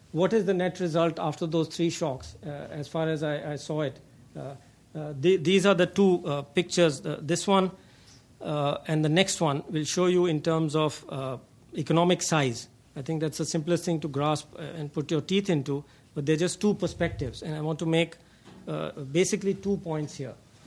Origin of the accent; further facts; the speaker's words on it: India; I've been very conservative because, you know, as an Indian, but as an academic, I have to be self-correcting.